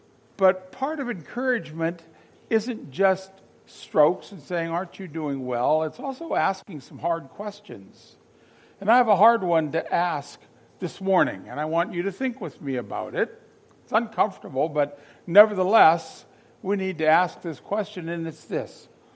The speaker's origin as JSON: {"language": "English", "region": "Pennsylvania", "country": "United States", "tie": "born or raised there", "said": "I grew up in Erie County, Pennsylvania. So I lived 3 or 4 miles from Lake Erie."}